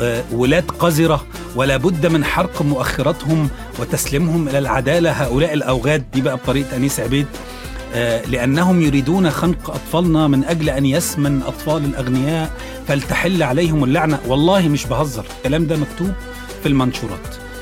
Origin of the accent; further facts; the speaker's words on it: Egypt; فسألني قال لي أنت منين؟ قلت له أنا من مصر.